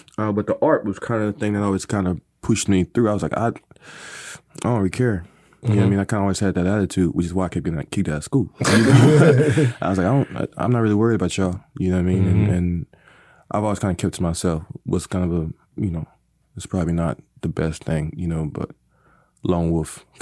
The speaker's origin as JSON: {"language": "English", "town": "Lompoc", "region": "California", "country": "United States", "tie": "born there", "said": "I was born in California."}